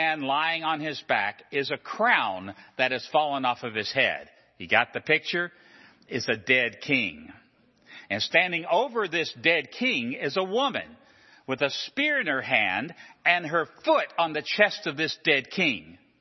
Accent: Virginia, United States; I come from Virginia, and the Virginia seal and the Virginia state flag is a magnificent flag.

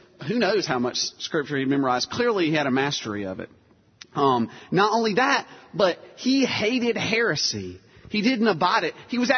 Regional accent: Tupelo, Mississippi, United States; When I grew up in Tupelo, Mississippi, and you don't need to know a lot about that besides that … is from there.

